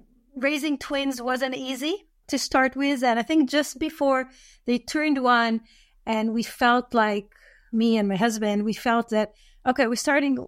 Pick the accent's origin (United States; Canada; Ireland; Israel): Israel; I am from Israel.